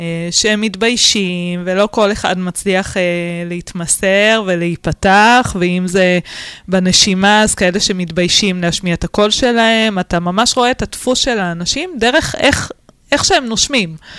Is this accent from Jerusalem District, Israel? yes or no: no; Ramat Gan, Tel Aviv District, Israel; אני גדלתי ליד מס הכנסה, גדלתי בניין לידם, ברמת גן